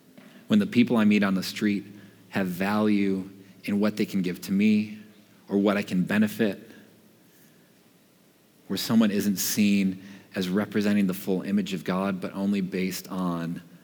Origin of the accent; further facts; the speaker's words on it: Reed City, Michigan, United States; I grew up as a white boy in northern Michigan. I grew up in Reed City between Big Rapids and Cadillac. It's a small, rough and tumble, rednecky town. I can say that, I'm from there.